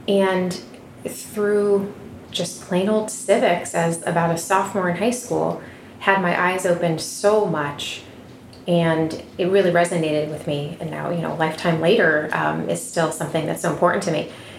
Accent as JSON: {"language": "English", "region": "California", "country": "United States", "tie": "born or raised there", "said": "And we grew up in Orange County, you know, suburbs, and it was a really fun time to be a kid in the 80s"}